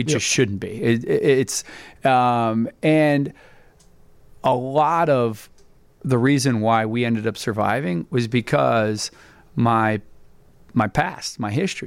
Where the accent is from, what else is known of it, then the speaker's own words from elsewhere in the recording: Oak Brook, Illinois, United States; So, I grew up, actually in the suburbs of Chicago in area of Oak Brook.